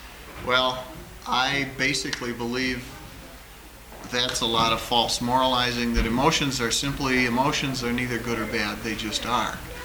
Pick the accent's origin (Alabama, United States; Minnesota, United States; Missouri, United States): Minnesota, United States; and I'm from Minnesota and I'm Swedish.